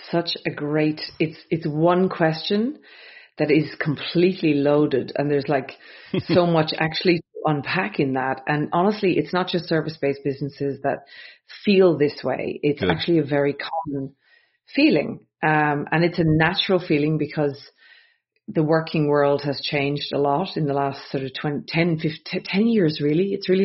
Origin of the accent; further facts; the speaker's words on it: County Dublin, Ireland; moved away as an adult; now in Australia; But I'm originally from Ireland. I'm just outside Dublin in Ireland. So I grew up there and came to Australia, to be honest, as a backpacker many years ago